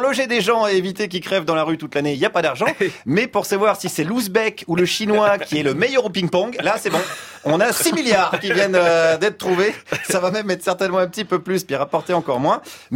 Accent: France; ce qui nous reste en tant que français

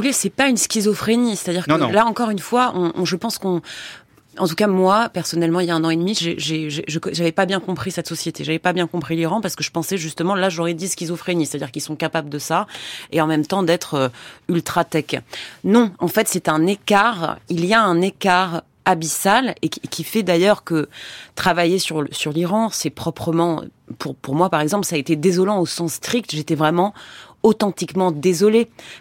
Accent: Egypt; also born or lived in Pakistan; j'ai grandi en Égypte, dans des dictatures militaires, ensuite au Pakistan.

